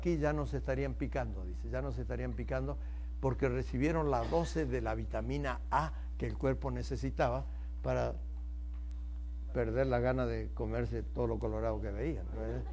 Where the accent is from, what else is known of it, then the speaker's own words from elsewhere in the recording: Entre Ríos, Argentina; born there; fui a una de las provincias donde yo nací, Entre Ríos, porque está entre los ríos Paraná y Uruguay